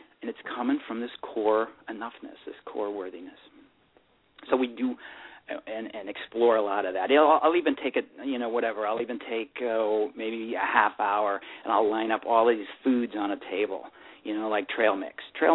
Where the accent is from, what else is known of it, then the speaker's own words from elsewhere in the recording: Chicago, Illinois, United States; I'm a kid. I grew up in Chicago. I'm ice skater.